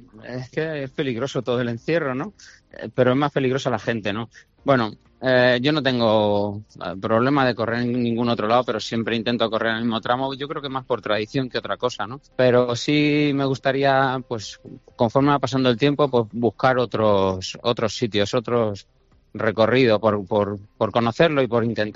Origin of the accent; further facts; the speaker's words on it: Castilla-La Mancha, Spain; los de mi tierra, los de la Sierra del Segura. Yo soy de Jin, como bien sabes